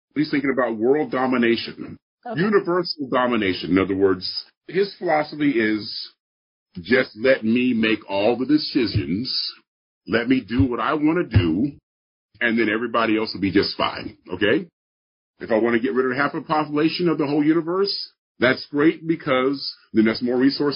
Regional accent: Midwest, United States; And I came from the Midwest and all this kind of stuff.

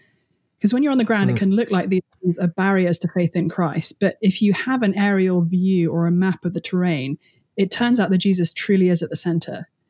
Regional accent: England, United Kingdom; now in United States; there's a communications trade-off that comes with being a Brit in America.

